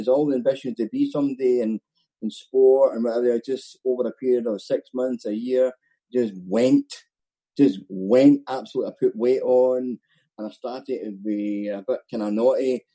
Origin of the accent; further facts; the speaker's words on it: Scotland, United Kingdom; accent: Scottish; so hopefully you can tolerate my Scottish accent.